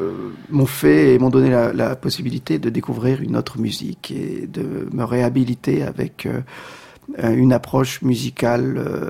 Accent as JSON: {"language": "French", "town": "Calais", "region": "Hauts-de-France", "country": "France", "tie": "born or raised there", "said": "Oui, je suis né à Calais, on ne peut pas aller plus au nord que Calais."}